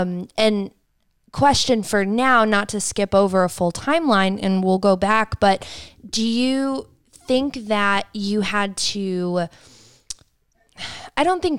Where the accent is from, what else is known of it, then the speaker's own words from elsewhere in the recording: Cleveland, Ohio, United States; And for me growing up in Cleveland, like Cleveland, there's nothing going on there.